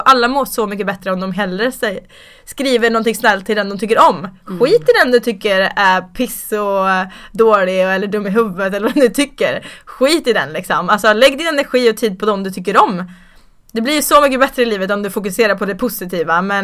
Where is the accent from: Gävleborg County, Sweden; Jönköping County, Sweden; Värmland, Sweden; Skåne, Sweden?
Värmland, Sweden; accent: Värmland dialect; now in Stockholm, Sweden; Jag är faktiskt uppväxt utanför Karlstad i en liten by kan man väl säga.